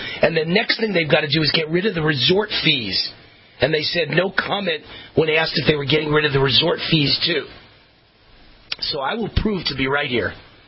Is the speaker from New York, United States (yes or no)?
no; Nevada, United States; including my home state of Nevada